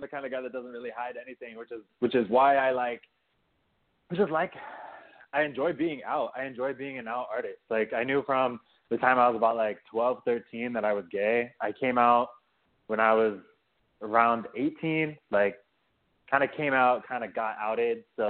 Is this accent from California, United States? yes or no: yes; California, United States; I grew up in the Bay Area, just out of San Francisco